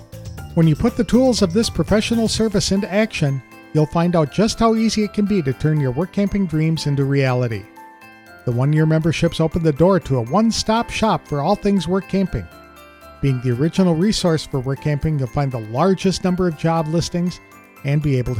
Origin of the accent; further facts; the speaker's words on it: Madison, Wisconsin, United States; they typically spend their summers near my hometown of Madison, Wisconsin.